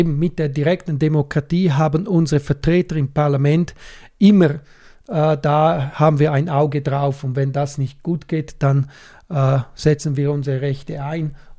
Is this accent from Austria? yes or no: no; Switzerland; bei uns in der Schweiz ist das nicht so.